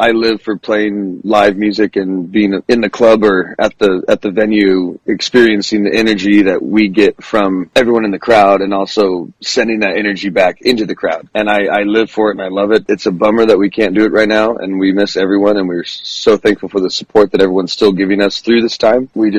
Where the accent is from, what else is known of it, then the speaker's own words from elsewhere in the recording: California, United States; I love Southern rock, but people kind of get confused when we're from California, but we're playing Southern rock.